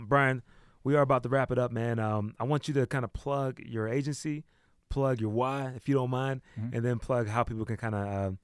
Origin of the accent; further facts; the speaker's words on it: East Coast, United States; I got into his, because I'm from the East Coast. So I wasn't really into his music until I came out to the West like 2 years ago.